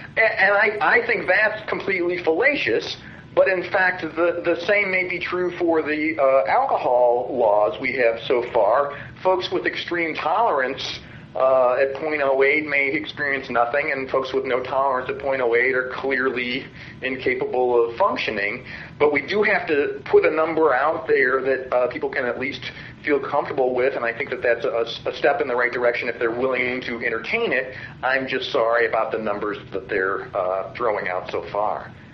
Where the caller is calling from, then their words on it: Missouri, United States; calling from Missouri.